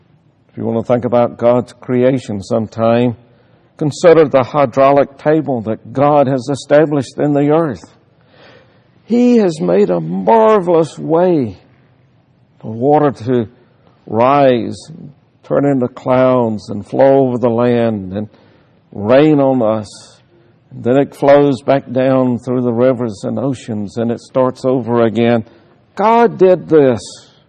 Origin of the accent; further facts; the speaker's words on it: South Carolina, United States; she's from Missouri and I'm from South Carolina. How did we get together? How in the world did Barbara get hooked up with a gamecock from South Carolina?